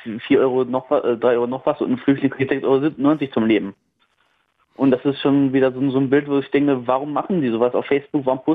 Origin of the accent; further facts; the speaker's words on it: Bergkamen, North Rhine-Westphalia, Germany; weil ich komme ja auch aus Bergkamen